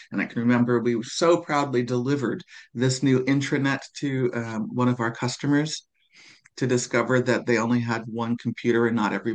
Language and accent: English; United States; now in England; As an American who lived 20 years in England